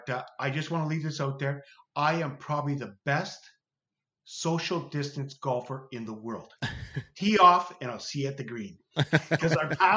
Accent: Sault Ste. Marie, Ontario, Canada; I'm from Canada, Sault Ste. Marie

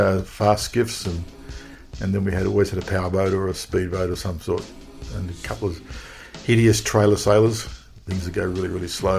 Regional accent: Sydney, New South Wales, Australia; born there; I was born in Sydney.

